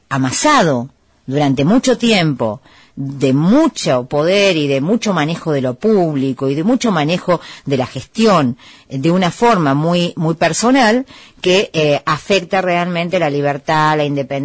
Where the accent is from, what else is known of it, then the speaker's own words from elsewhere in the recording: Santa Cruz, Argentina; Yo soy nacida y criada en Santa Cruz